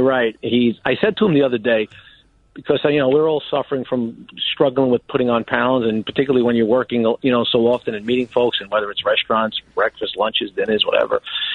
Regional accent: Brooklyn, New York, United States; born there; But you know, I was born in Brooklyn. My parents were born in Brooklyn. My grandparents were born in Brooklyn.

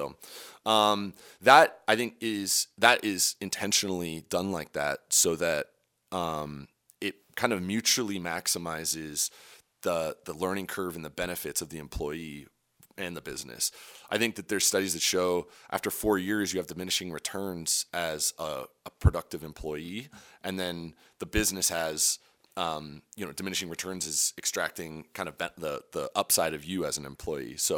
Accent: Menlo Park, California, United States; now in Sandpoint, United States; I grew up in Menlo Park, California.

